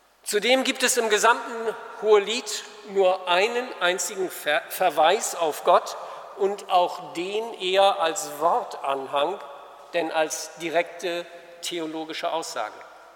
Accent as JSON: {"language": "German", "region": "Northern Germany", "country": "Germany", "said": "bin ich als Norddeutscher hin und her gerissen"}